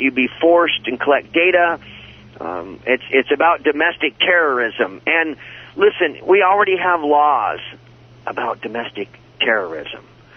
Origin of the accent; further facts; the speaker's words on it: Washington, United States; And you say, well, I'm from Washington State. And then you usually say, what's the state known for? Well, we're the Evergreen State.